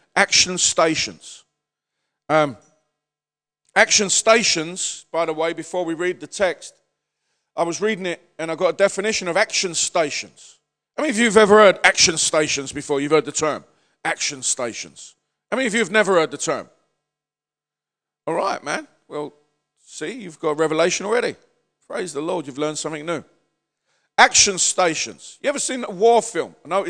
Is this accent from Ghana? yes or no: no; Nigeria; first language Yoruba; English is a second language; I'm from Nigeria, and my first language is Yoruba